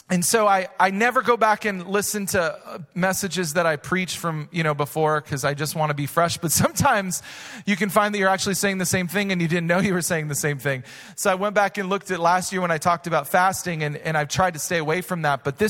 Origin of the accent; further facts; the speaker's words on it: Wisconsin, United States; I mean, I grew up in Wisconsin, so it was cheese everything.